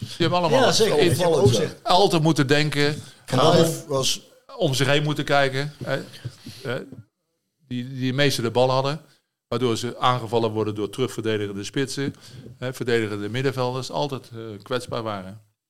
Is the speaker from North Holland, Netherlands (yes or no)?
no; The Hague, South Holland, Netherlands; Dus we zijn begonnen bij mij, waar ik geboren ben, op de Moerweg. Dus ik kijk zo over het Zuiderpark.